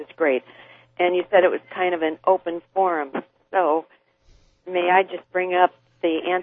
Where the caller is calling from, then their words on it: Tampa, Florida, United States; I'm calling from Tampa.